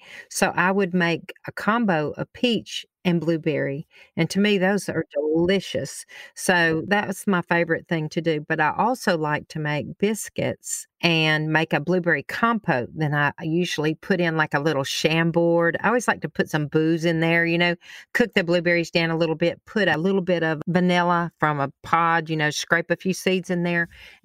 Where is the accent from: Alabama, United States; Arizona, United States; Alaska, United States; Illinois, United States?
Alabama, United States; when I travel the world, that the first thing, when they hear I'm from Alabama